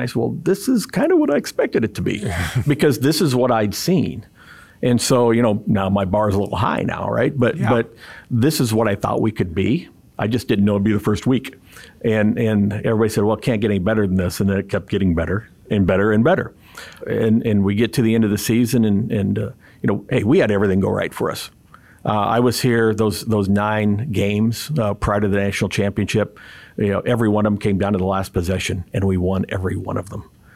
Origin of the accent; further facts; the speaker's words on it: Iowa, United States; and I'll pick on Nebraska because I'm from Iowa, right?